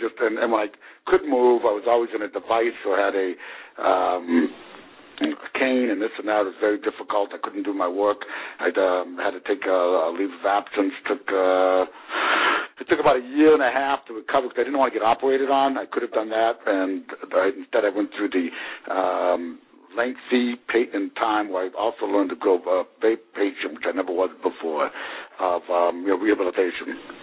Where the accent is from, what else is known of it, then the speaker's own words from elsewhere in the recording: Boston, Massachusetts, United States; born there; I was born in Boston, Massachusetts.